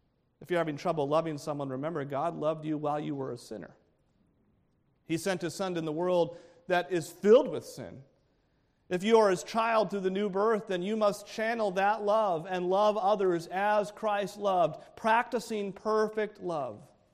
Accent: United States; because I'm American

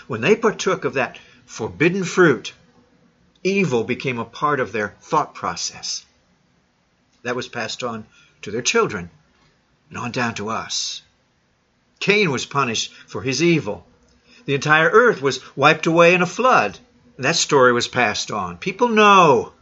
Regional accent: Columbus, Ohio, United States; now in Chicago, United States; Yeah, Chicago was in the top 15, my hometown now. Sadly, so was my original hometown, Columbus, Ohio, in the top 15 with the same as Chicago.

